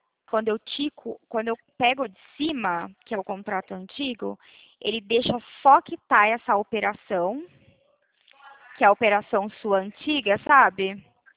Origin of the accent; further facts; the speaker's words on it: Brazil; Eu sou brasileira e não desisto nunca.